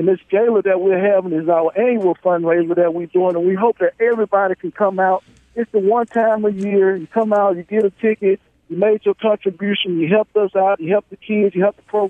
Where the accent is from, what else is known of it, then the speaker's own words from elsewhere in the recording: Prichard, Alabama, United States; me as a young person growing up in Pritchard, Alabama